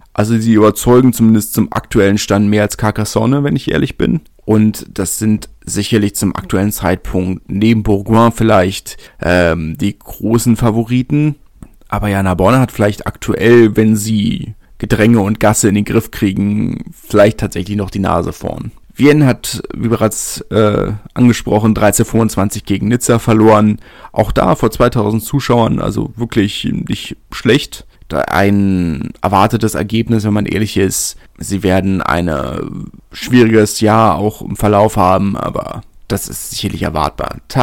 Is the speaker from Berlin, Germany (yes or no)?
yes; Berlin, Germany; ich komme aus Lichterfelde, meine Urgroßeltern kommen schon aus Lichterfelde. Die haben schon 100 Jahre da gewohnt, bevor Lichterfelde überhaupt zu Berlin gehört hat.